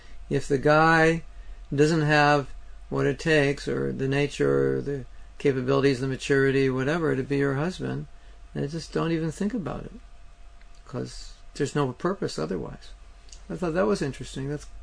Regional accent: India; now in Los Angeles, United States; I am in Los Angeles studying a course in 3D animation, but I'm actually from India

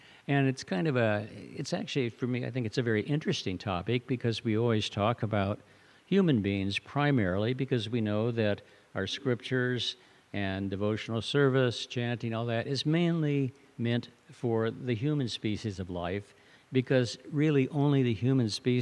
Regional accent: Midwest, United States; I'm from the Midwest, and the crows definitely like to eat the corn

